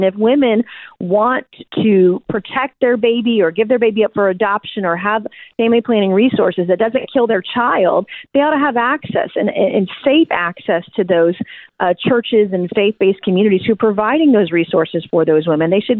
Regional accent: South Carolina, United States; We're seeing shootings increase in my home state of South Carolina.

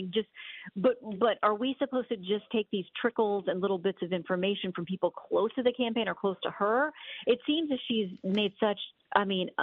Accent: Florida, United States; I mean, I'm very familiar with this growing up in Florida.

